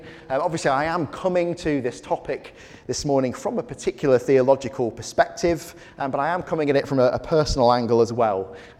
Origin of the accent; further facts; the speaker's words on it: Preston, North West England, United Kingdom; So I grew up in Preston. I still attend church in the middle of Preston now, up in Lancashire. I live just the other side of the River Ribble now, in a little town